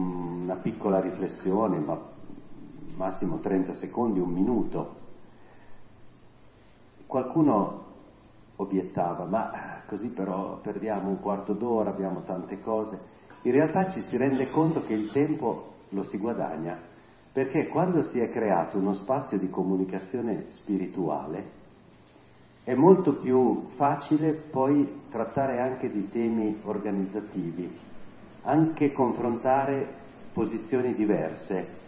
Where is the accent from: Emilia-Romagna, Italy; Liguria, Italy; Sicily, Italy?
Emilia-Romagna, Italy; io sono romagnolo, in Romagna siamo un po', no? Infiammabili